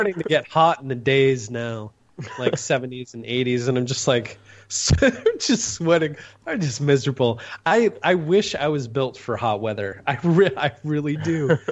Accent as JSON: {"language": "English", "region": "Montana", "country": "United States", "said": "I'm from Montana, up in the very top of the mountains, right by the Canadian border, and it is dry there."}